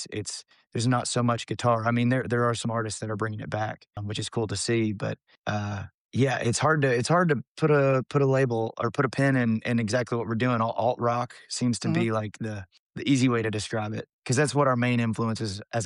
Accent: Liberty, Kentucky, United States; I'm from Kentucky myself, so we're kind of neighbors.

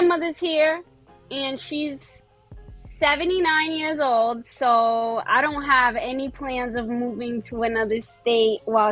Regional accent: Boston, Massachusetts, United States; So I am from Boston, Massachusetts. I grew up in a town called Dorchester. So It's one of the not so nice areas. But as an adult, I've always lived in the outskirts of Boston.

